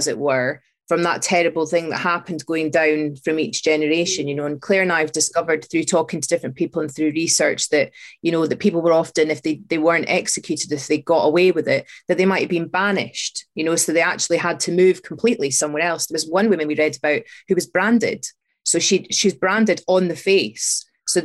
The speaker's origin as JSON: {"language": "English", "region": "Scotland", "country": "United Kingdom", "said": "Now, I'm from Fife."}